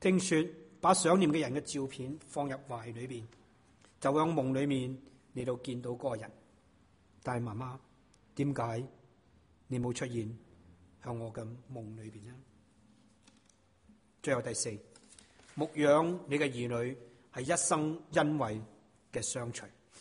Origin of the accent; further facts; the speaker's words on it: China; 我们中国人有话讲十年树木百年树人。